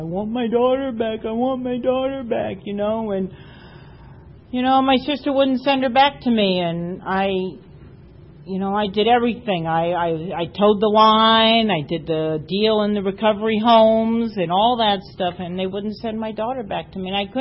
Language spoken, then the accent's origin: English; East Coast, United States; now in San Diego, United States; we're all from the East Coast. So I ran away and moved out here to San Diego and with my daughter